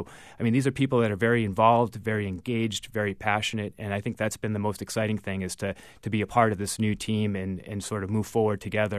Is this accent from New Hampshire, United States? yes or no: yes; New Hampshire, United States; I'm from New Hampshire. I've lived here essentially my entire life